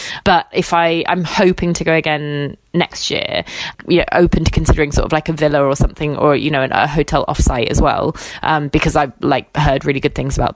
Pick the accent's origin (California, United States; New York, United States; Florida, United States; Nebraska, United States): Florida, United States; Sarasota; So we lived in a small town called Sarasota.